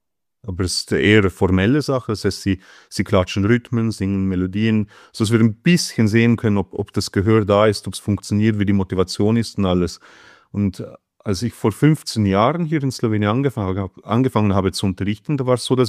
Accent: Switzerland; ich habe in der Schweiz studiert, ich bin Schweizer, ich habe in der Schweiz gelebt, auch Musikschulen erlebt.

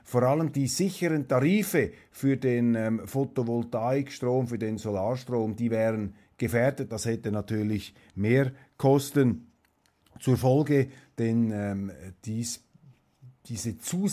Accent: Switzerland; Wir sagen bei Weltwoche Daily, hören wir doch auf als Schweizer. Wir haben ja sowieso keine Vorstellung davon, was es heißt, so ein großes Land zu führen.

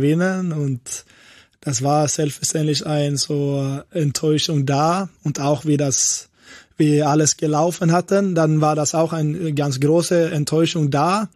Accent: Gothenburg, Västra Götaland County, Sweden; German is a second language; Wir waren in meiner Heimat, Göteborg.

